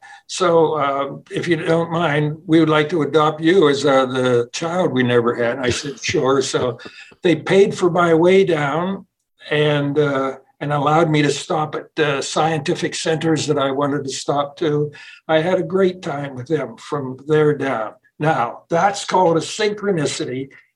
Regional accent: Pennsylvania, United States; And my hometown was central Pennsylvania, about 200 miles away.

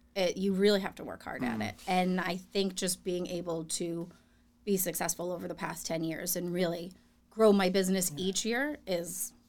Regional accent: Marshfield, Massachusetts, United States; I was born and raised in Marshfield, lived here all my life. My dad still lives in the same house I grew up in on Union Street.

